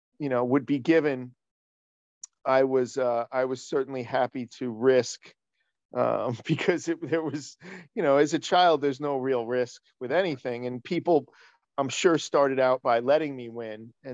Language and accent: English; New York City, New York, United States; I grew up first in Manhattan with my mom and my grandparents.